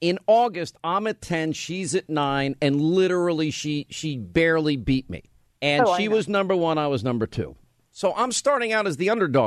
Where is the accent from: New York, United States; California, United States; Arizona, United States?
New York, United States; Franklin Square; really close to my hometown where I grew up, Franklin Square, Long Island, New York